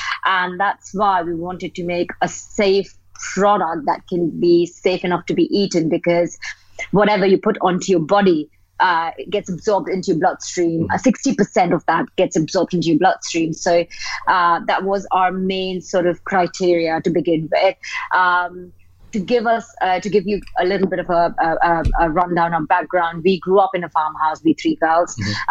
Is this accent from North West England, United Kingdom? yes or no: no; London, United Kingdom; I grew up in London